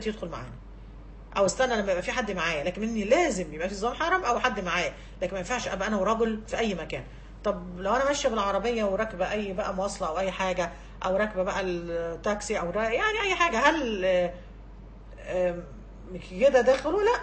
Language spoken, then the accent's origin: Arabic; Cairo, Cairo Governorate, Egypt; عندنا في القاهرة في مصر